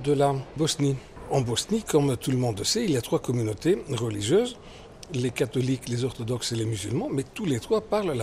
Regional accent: France; nous, en tant que Français.

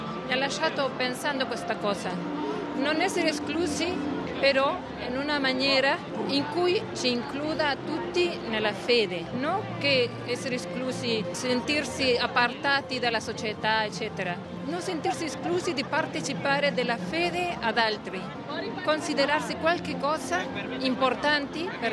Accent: Buenos Aires, Argentina; Veniamo da Buenos Aires, ci siamo preparati quasi 2 mesi per poter essere

